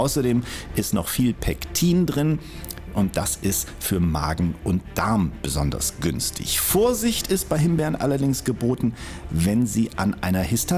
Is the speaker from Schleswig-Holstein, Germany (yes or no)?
yes; Kiel, Schleswig-Holstein, Germany; Ja, nee, ich bin Kieler.